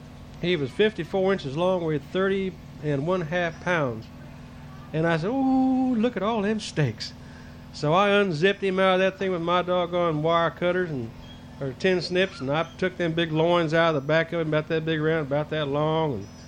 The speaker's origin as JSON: {"language": "English", "region": "Missouri", "country": "United States", "tie": "born there", "lives_now": "Florida, United States", "said": "No, heck no. I was born in Missouri."}